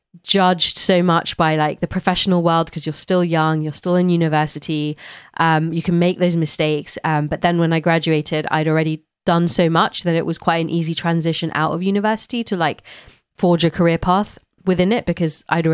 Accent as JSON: {"language": "English", "region": "London", "country": "United Kingdom", "tie": "born or raised there", "said": "growing up in London, being part of an amazing music scene"}